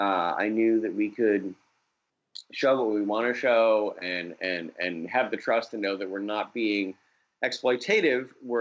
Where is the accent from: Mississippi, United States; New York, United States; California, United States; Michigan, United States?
New York, United States; Syracuse; I mean, look, I'm from Syracuse.